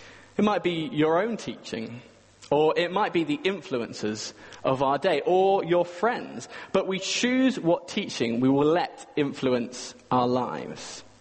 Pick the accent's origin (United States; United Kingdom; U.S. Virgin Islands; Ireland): United Kingdom; Swindon, South West England; back in the home I grew up in Swindon, there was a mirror on the wall